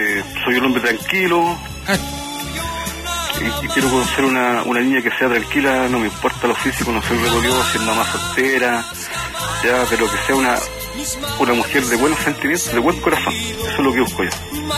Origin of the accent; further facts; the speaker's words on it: Macul, Santiago Metropolitan, Chile; Yo soy de aquí de Macul.